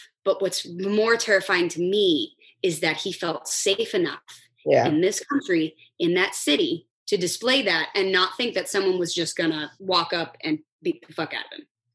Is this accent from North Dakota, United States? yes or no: no; California, United States; Again, growing up in Orange County, very different experience.